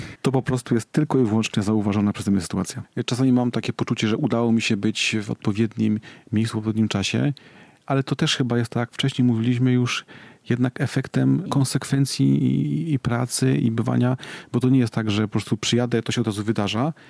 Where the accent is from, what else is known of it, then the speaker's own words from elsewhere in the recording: Radlin, Silesian Voivodeship, Poland; Wychowałem się w bloku w Radlinie, gdzie z jednej strony patrzyłem na kopalnię, na koksownię